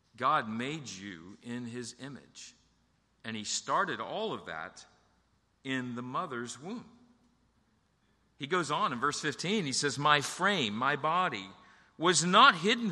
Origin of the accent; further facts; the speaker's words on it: Hollywood, United States; my family and I were all gathered in the living room of the house that I grew up in Hollywood.